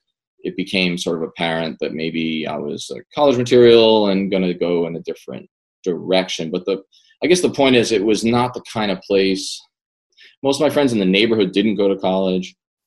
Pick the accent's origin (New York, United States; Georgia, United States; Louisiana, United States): New York, United States; Staten Island; Staten Island, New York City, forgotten borough, Trump country. Very complicated place, but I grew up on the East Shore